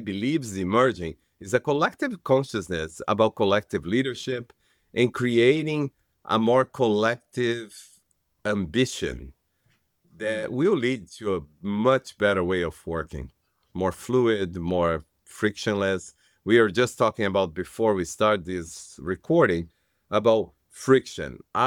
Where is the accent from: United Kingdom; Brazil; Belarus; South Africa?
Brazil; moved away; A long time ago, I came from Brazil as an immigrant.